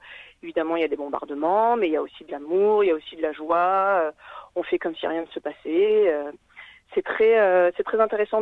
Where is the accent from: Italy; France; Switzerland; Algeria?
France; born there; also born or lived in Lebanon; Mes deux parents sont libanais, moi je suis née en France.